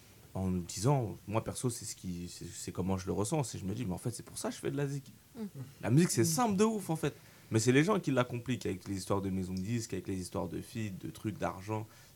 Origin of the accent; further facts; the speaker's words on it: Tours, Centre-Val de Loire, France; faire une petite scène chez moi, au Sanitas, où est-ce que j'ai grandi